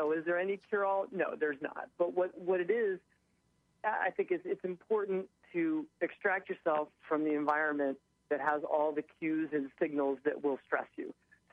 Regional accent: Jersey City, New Jersey, United States; I'm from Jersey City, which is only like an hour and a half away.

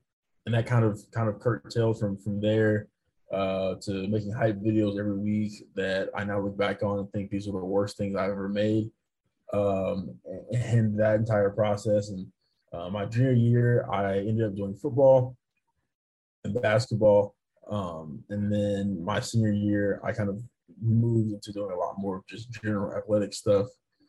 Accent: St. Louis, Missouri, United States; And I was a huge baseball fan growing up in St. Louis, growing up a Cardinals fan.

